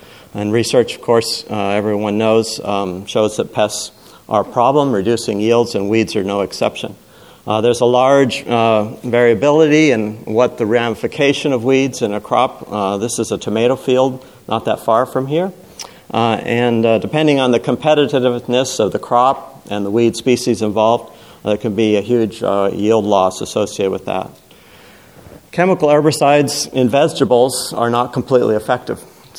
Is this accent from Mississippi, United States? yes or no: no; California, United States; I thought as a Californian I'd take this opportunity to welcome you to California